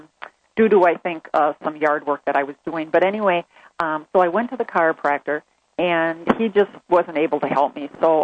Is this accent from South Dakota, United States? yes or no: no; Wisconsin, United States; I'm from Wisconsin.